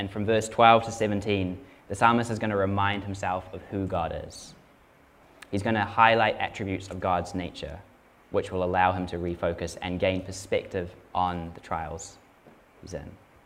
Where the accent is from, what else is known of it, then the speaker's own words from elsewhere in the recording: New Zealand; I kind of read that and it's like, as a Kiwi bloke, I think he's going a bit over the top